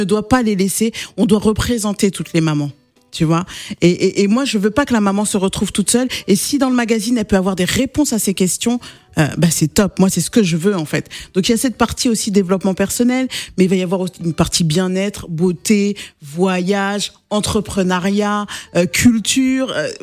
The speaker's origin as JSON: {"language": "French", "country": "France", "said": "Moi, je suis pas une maman européenne. Je suis française, oui. Je suis d'origine malienne."}